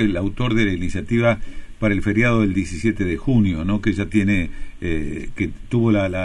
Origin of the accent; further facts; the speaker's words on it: Tucumán, Argentina; now in Buenos Aires, Argentina; Además, yo soy tucumano